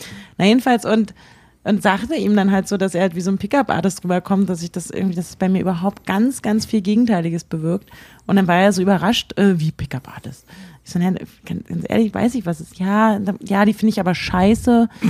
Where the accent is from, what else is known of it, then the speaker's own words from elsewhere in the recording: Berlin, Germany; ich komme nicht aus Hamburg, sondern aus Berlin.